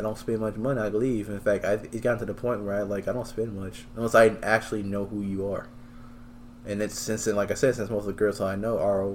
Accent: Birmingham, West Midlands, United Kingdom; I'm from Birmingham.

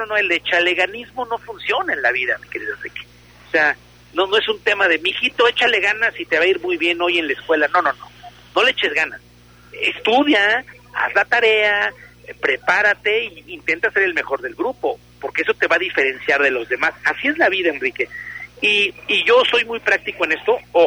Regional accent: Mexico; hay cosas que nos unen como mexicanos

